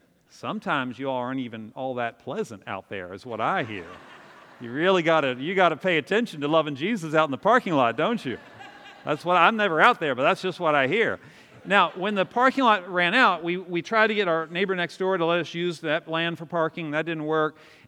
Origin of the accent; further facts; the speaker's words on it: Winchester, Virginia, United States; Now, I don't know about you. I grew up in Winchester.